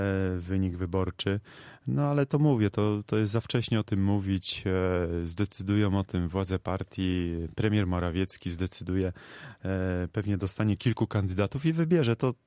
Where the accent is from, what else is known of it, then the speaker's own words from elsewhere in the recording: Gorzów Wielkopolski, Lubusz Voivodeship, Poland; no to widzi pan, jak rodowity gorzowianin wspiera Gorzów.